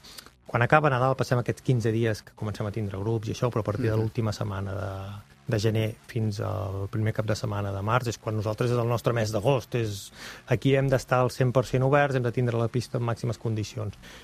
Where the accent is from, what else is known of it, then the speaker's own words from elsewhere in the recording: Ribes de Freser, Catalonia, Spain; Som de Ribes de Freser.